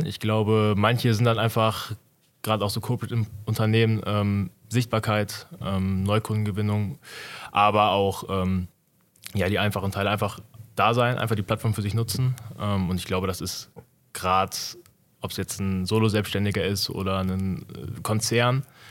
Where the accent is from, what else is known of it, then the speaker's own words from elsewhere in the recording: Olpe, North Rhine-Westphalia, Germany; aus Olpe, 23 Jahre alt.